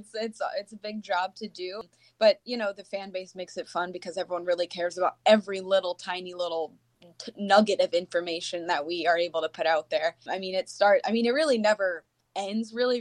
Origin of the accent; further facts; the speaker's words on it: Tampa, Florida, United States; now in Green Bay, United States; I'm from Tampa and went to University of Florida, as you said, majored in journalism